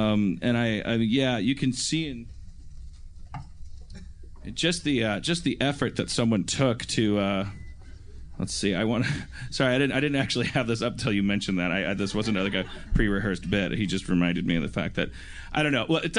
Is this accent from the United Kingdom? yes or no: no; Midwest, United States; You know, I'm a Midwesterner. Indiana's the Midwest, right?